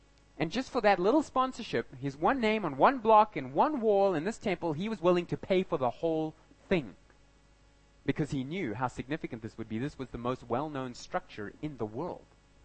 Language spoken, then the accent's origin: English; South Africa; because I'm South African, I didn't have the right visa to get into Turkey